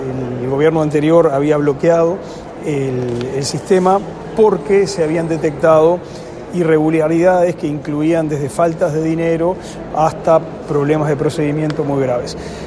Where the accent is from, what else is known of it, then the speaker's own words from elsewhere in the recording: Uruguay; lo que somos los uruguayos.